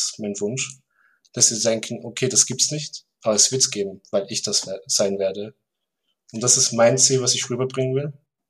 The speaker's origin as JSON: {"language": "German", "town": "Hard", "region": "Vorarlberg", "country": "Austria", "said": "Also ich bin aus Hart und in Bregenz sind wir in die Schule gegangen."}